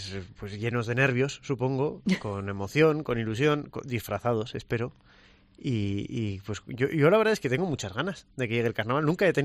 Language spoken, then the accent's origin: Spanish; Bilbao, Basque Country, Spain; yo sí soy de Bilbao